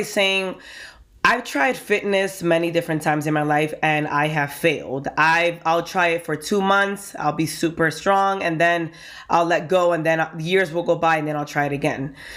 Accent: New York, United States; now in Bronx, United States; I am from the Bronx, New York. Well, I'm from Washington Heights, but I've been in the Bronx long enough, so I'm a resident now. And I'm Dominican.

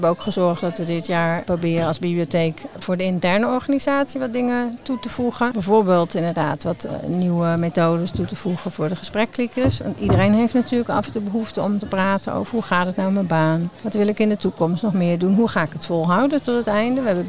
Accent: Dordrecht, South Holland, Netherlands; ik kom uit Dordrecht, hè, dus niet deze bibliotheek dan bij toeval

